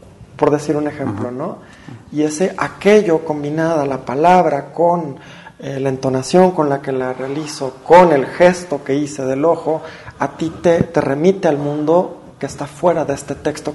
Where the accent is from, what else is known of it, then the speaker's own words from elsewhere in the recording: Guadalajara, Jalisco, Mexico; yo no tengo acento porque en Guadalajara no cantamos, en Guadalajara no tenemos acentos.